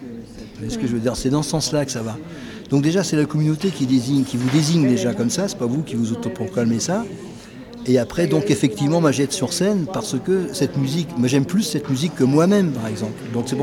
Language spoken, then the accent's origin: French; Paris, Île-de-France, France; Alors moi je suis né à Paris, je suis un parisien pur port, pure souche. Je suis né par hasard dans la clinique des Bleuets du 11e arrondissement, mais ma famille était installée ce qu'on appelait la zone autour de Paris, donc les bidonvilles et les caravanes.